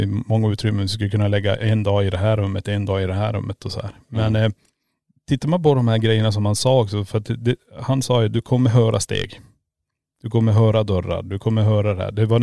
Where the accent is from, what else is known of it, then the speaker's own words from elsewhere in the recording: Norrland, Sweden; som en norrlänning kommer från varma 10 grader